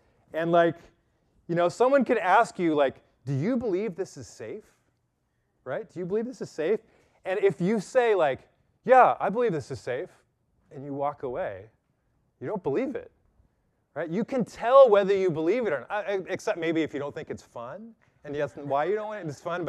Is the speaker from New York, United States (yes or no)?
no; Modesto, California, United States; In the 1980s, when I was growing up in Modesto as a high school student